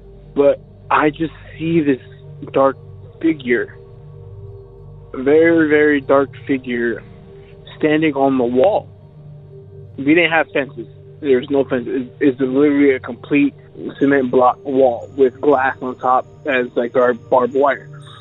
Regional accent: Dallas, Texas, United States

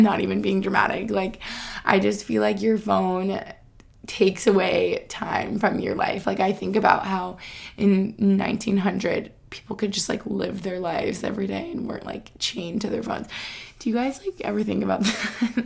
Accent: Albany, New York, United States; It really reminds me here where I grew up in Albany. So I think it feels really nostalgic. It feels like a similar environment to my childhood.

